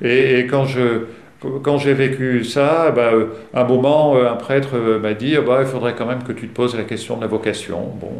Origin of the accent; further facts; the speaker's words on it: Montpellier, Occitanie, France; born there; Donc les circonstances ont fait que je suis né à Montpellier, que j'ai fait mes études là-bas, et que j'y suis très, très attaché, notamment à la Méditerranée.